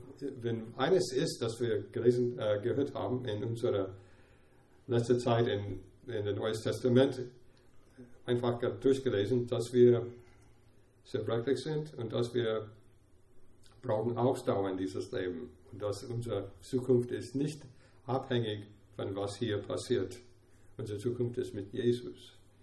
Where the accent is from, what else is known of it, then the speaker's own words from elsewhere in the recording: Atlanta, Georgia, United States; German is a second language; Der war von Südstaaten, Atlanta, wo ich bin aus Atlanta